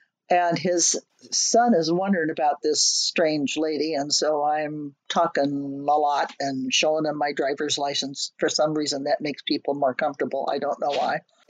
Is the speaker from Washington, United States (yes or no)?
yes; Washington, United States; Well, I'm from Western Washington. I'm acquainted with rain.